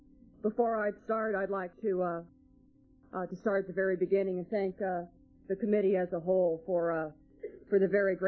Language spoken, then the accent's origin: English; North Sumatra, Indonesia; also born or lived in Kansas City, United States / Long Beach, United States; now in United States; I was born in Kansas City, and I grew up in Sumatra, Indonesia, and I got sober in Long Beach, California.